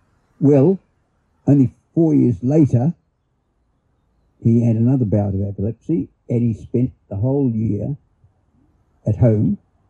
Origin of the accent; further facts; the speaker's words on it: Oxford, South East England, United Kingdom; born there; I was born in Oxford, and because of my birth, my father had to stop being a student at Oxford.